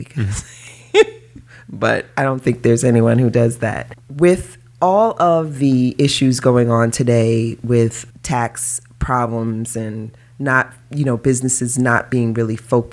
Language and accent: English; New York, United States; just going through all that because I'm a New Yorker.